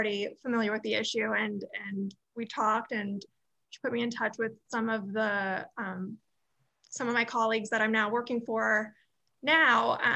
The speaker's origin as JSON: {"language": "English", "region": "Florida", "country": "United States", "tie": "born or raised there", "said": "Yes, I was born and raised in Florida, and I've always had an interest in the environment, loved being outdoors. I actually grew up in South Florida."}